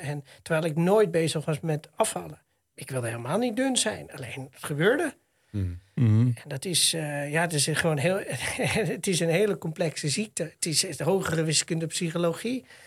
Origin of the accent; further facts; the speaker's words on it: Amsterdam, North Holland, Netherlands; Ik kom uit Amsterdam, mag ik dat soort geintjes.